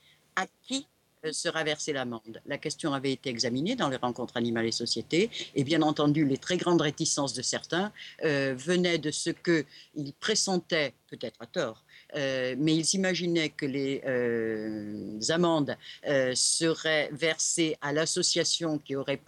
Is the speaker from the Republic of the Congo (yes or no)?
no; France; je viens d'une campagne de France ultra profonde, où quantité de gens sont extrêmement étonnés lorsqu'on bavarde avec eux de point de vue de citadin